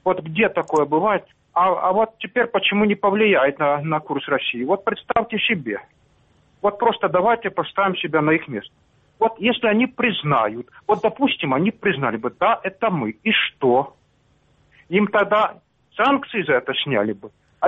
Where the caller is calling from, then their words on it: Sloviansk, Donetsk Oblast, Ukraine; из Славянска.